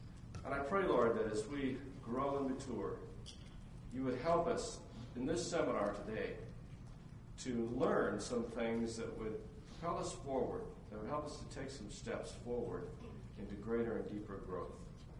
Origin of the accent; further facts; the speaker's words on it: Ames, Iowa, United States; moved away as an adult; I'm from Ames, Iowa. I'm a pastor there, and I started out in Ames.